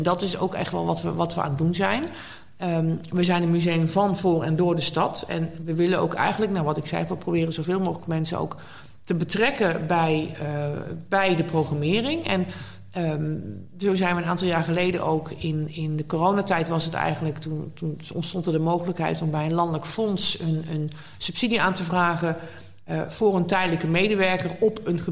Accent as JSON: {"language": "Dutch", "region": "North Brabant", "country": "Netherlands", "said": "Ik kom uit Brabant oorspronkelijk. Heb in Amsterdam geschiedenis gestudeerd."}